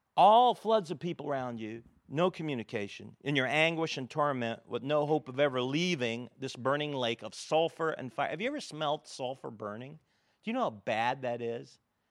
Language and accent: English; United States; because I'm from America, we're the masters of fast food, right, and high cholesterol and other kinds of ugly things.